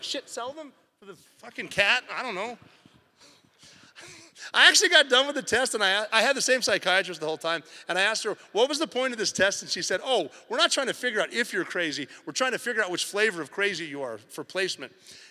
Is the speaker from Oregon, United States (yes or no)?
no; Montana, United States; I'm from Montana. We don't have a lot of ocean, actually none, and we don't get outside a lot.